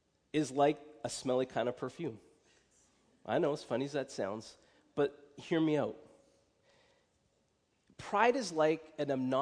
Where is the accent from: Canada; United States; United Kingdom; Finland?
United Kingdom; Cambridge, East of England; I would as I grew up in Cambridge, my grandparents, they lived in the Preston area, and we would go frequently to visit with them.